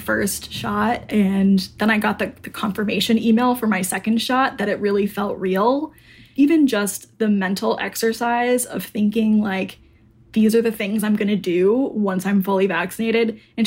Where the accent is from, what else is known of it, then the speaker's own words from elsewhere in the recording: Arizona, United States; Kind of to distract me, they asked me like where I was from, and I'm from Arizona.